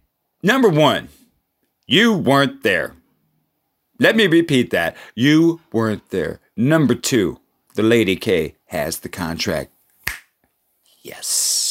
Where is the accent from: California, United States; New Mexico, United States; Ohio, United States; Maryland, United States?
California, United States; Los Angeles; It's a group from my hometown of Los Angeles